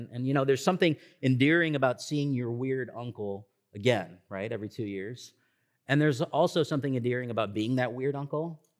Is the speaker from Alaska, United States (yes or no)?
no; Michigan, United States; also born or lived in Boston; So most of you know I grew up in Michigan, but going to be that sort of crowd today.